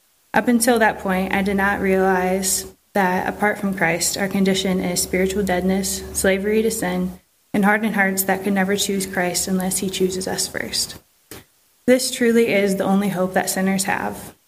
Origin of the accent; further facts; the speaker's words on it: North Canton, Ohio, United States; I grew up in North Canton, Ohio, in a household where the gospel was taught and attended the same non-denominational church from infancy until high school.